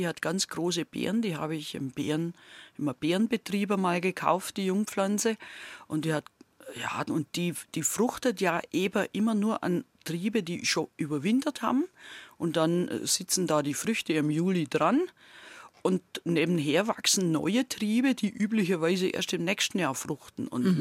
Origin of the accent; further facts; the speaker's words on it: Swabia, Germany; now in Lower Franconia, Germany; Also zu Hause, also in meiner Heimat, werde ich schon erkannt, dass ich eigentlich nicht mehr so ganz richtig rede.